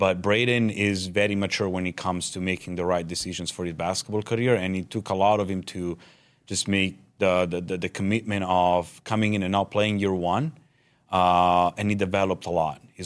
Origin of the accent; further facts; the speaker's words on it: Italy; also born or lived in New York, United States; now in Nebraska, United States; coming born and raised in Italy, moved to New York, and it's all new for me